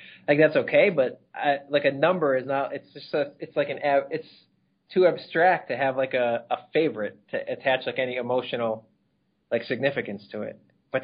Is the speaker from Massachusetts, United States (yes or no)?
yes; Boston, Massachusetts, United States; accent: Boston; To say libero, but it's just my Boston accent.